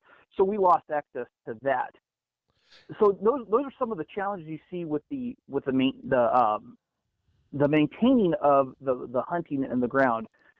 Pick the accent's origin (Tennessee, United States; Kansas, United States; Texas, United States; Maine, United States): Kansas, United States; Okay, well, I am a small-town sports writer located about 30 miles north of Wichita. I write for my hometown newspaper.